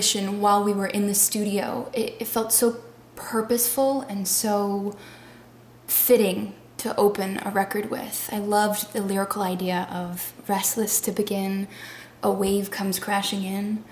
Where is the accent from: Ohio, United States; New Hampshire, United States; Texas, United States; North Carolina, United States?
New Hampshire, United States; Nashua; born there; Mike didn't know that I was born in Nashua, New Hampshire, and the river actually runs right through Nashua.